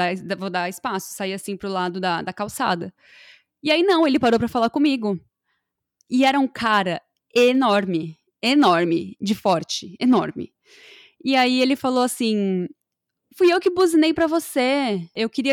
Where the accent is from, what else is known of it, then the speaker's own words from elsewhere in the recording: Brazil; Ainda mais do país que eu, da onde eu sou, do Brasil.